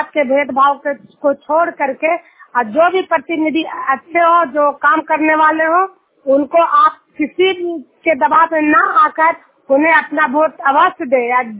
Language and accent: Hindi; Bihar, India; मैं नालंदा जिला हिल सफर कंटिन्यार गांव की निवासी हूँ